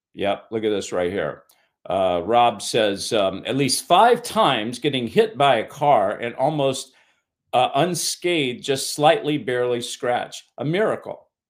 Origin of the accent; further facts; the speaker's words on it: Kentucky, United States; I was raised in Kentucky. A lot of people came from the farms, came from the countries, and tried to make it in the city.